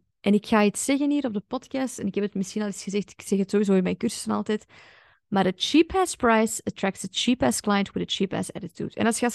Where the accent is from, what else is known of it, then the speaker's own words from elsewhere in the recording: Belgium; laten we gewoon als community of als Belg eens een beetje minder onbenozel doen over dat geld.